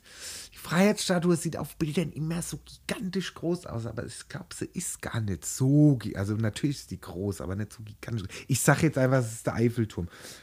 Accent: Italy; Also ich als Italiener bin gar mit Italien, da war ich so als Kind schon so oft

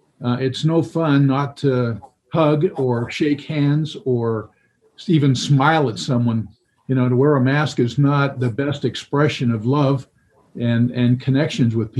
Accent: California, United States; I grew up in California.

